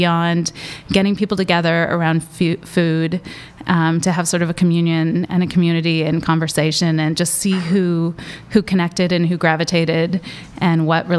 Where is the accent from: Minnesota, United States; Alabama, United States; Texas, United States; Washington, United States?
Washington, United States; Olympia; I grew up in Olympia, which had just a really thriving DIY music scene.